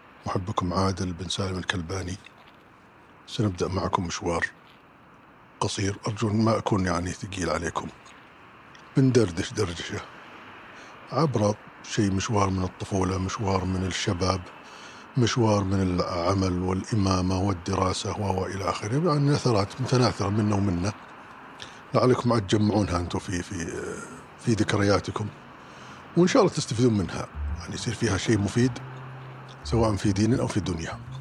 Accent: Riyadh, Riyadh Province, Saudi Arabia; أنا ولدت في الرياض اللي لو ما في ولا واحد من الجيل الجديد يتخيلها ولا يتوقعها.

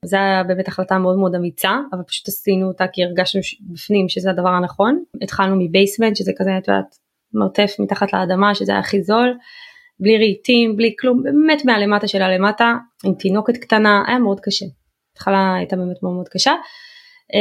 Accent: Bnei Brak, Central District, Israel; also born or lived in Safed; אני נולדתי בצפת, אוקיי, בארץ, עברנו בגיל 10 לבני ברק למרכז

